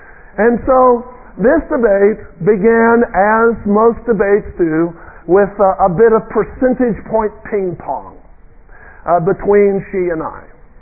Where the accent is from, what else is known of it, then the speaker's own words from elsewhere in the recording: Tennessee, United States; accent: Southern; My Southern accent really began to kick in. I even did the little Tennessee thing with the question marks at the end.